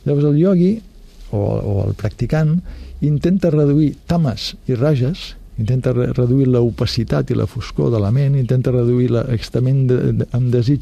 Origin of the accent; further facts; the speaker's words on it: Catalonia, Spain; born there; puc dir doncs, que sóc nascut a Catalunya, que he estat a Índia